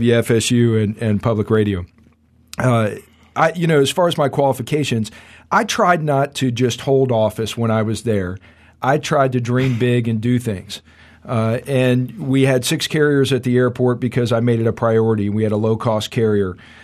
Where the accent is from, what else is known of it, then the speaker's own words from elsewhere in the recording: Tallahassee, Florida, United States; I went to Leon High School. I grew up here in Tallahassee.